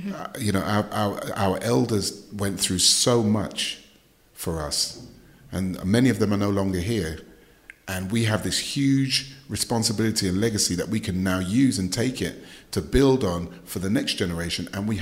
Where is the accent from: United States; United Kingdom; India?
United Kingdom; London; growing up in North London, going to school in Tottenham